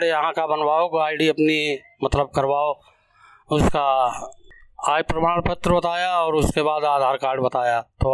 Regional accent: Mayarganj, Uttar Pradesh, India; हम मेयरगंज के रहने वाले हैं और जिला हमारा लखीमपुर खीरी है

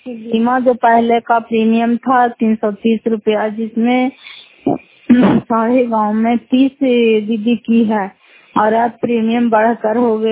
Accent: Bihar, India; घर का तेजपुर पंचायत में पहुँचा, जिला नालंदा करापसवा ब्लॉक की निवासी हूँ।

